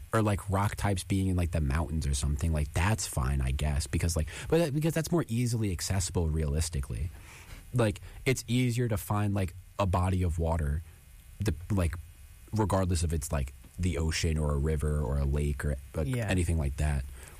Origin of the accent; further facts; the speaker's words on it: Nyack, New York, United States; Yeah, we're from Nyack, which is right by the formerly the Tappan Zee Bridge.